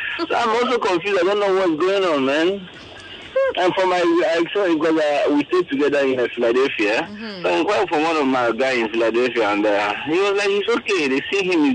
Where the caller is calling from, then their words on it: Lagos, Nigeria; I'm calling from Shangotedo.